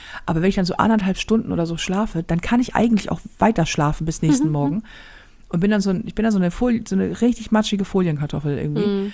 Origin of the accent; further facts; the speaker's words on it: Germany; Ja, weil wir sind Deutsche und das geht um Leistung.